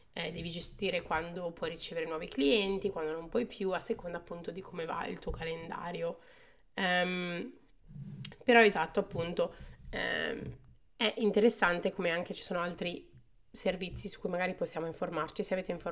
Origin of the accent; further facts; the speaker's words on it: Sedriano, Lombardy, Italy; lo facessi a appunto Sedriano, da dove vengo io